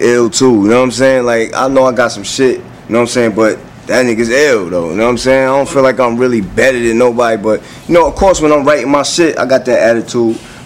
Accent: Queens, New York, United States; Growing up in Jamaica, Queens, and Queens, period. Like, everybody just know each other, basically

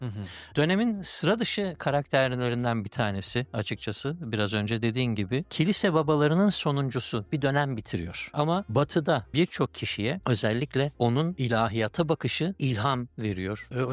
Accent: Sakarya, Turkey; now in Antalya, Turkey; Sakaryalıyım aslen. Ama 2000 yılından beri Antalya'da yaşıyorum. Burada evlendim.

